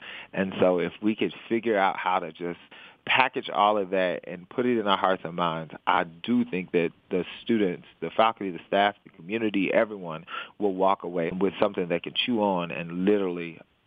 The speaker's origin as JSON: {"language": "English", "town": "Murray", "region": "Kentucky", "country": "United States", "tie": "born or raised there", "said": "when I was growing up in Murray, Kentucky"}